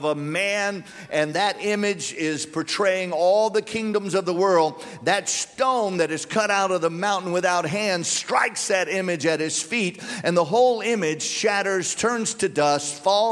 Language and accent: English; Louisiana, United States; now in Birmingham, United States; If you're from flatland like we are, we're originally from Louisiana, a good-sized hill looks like a mountain.